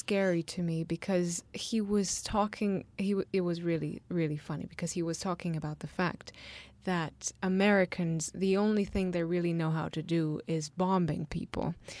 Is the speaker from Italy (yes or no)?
yes; Italy; English is a second language; And I come from a European country where we're not so rowdy. And I come from Italy.